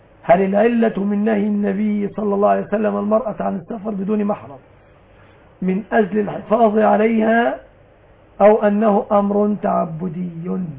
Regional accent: Egypt; أن يحفظ بلادنا مصر

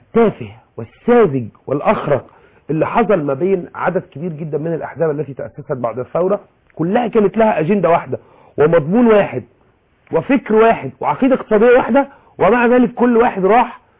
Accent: Egypt

